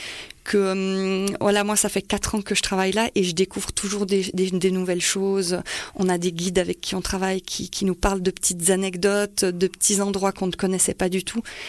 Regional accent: Valais, Switzerland; Je suis Valaisanne moi-même à la base.

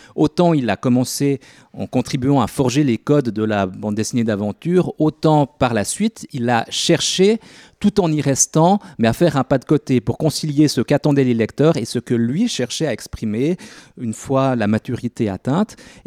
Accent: Charmey, Fribourg, Switzerland; j'ai grandi à Charmey

